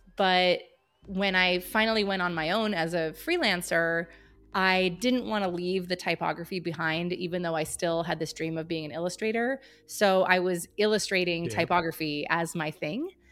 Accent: Pennsylvania, United States; I grew up in Pennsylvania, which is a state here in the United States, and I was born to two parents who were not creatives

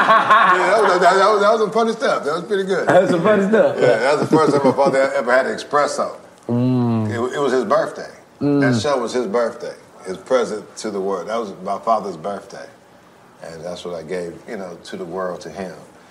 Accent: Oakland, California, United States; But yeah, so I'm from East Oakland.

